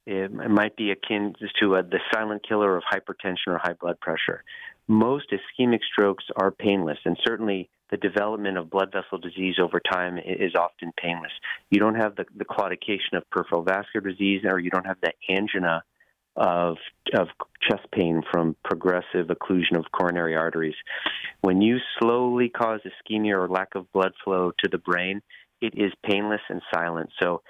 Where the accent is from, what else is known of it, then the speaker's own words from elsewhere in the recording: Maryland, United States; also born or lived in South Bend, United States / Philadelphia, United States / Pittsburgh, United States; I grew up in Maryland, college at Notre Dame in South Bend, Indiana, Temple Medical School, so I know the Philadelphia and Mid-Atlantic area very well.